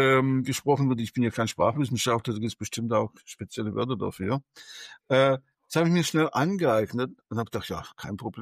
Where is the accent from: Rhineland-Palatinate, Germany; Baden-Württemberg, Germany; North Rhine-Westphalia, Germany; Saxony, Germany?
Baden-Württemberg, Germany; Stuttgart; Ich bin in Stuttgart aufgewachsen, ich bin ein Schwab.